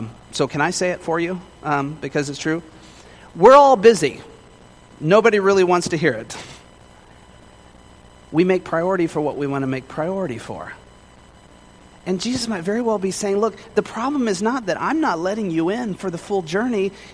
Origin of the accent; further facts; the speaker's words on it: Moreno Valley, California, United States; Where I grew up in Moreno Valley, California, we had a foyer.